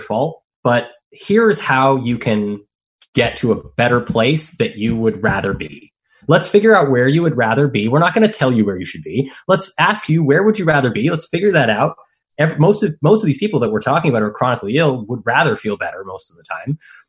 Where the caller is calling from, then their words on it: Monterey, California, United States; I'm calling you from Monterey, California.